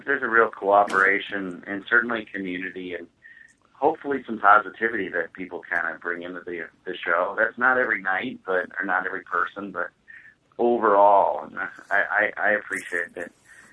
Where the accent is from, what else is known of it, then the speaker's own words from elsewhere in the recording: Minneapolis, Minnesota, United States; And, you know, growing up in Minneapolis, and you have just that thing about the radio, baseball on the radio, that's so cool.